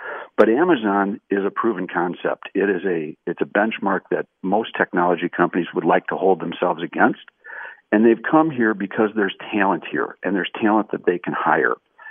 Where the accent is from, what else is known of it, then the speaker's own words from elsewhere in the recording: Minnesota, United States; You know, when I meet somebody for the first time and I tell them I'm from Minnesota, they say, oh, it's cold there.